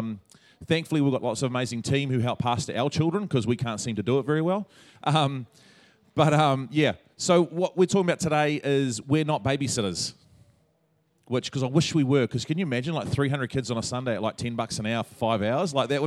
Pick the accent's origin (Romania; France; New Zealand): New Zealand; accent: Kiwi; now in Los Angeles, United States; I moved from New Zealand. I'm originally a Kiwi, so don't get confused by that. My accent's a little off, but it's because I lived overseas for a while.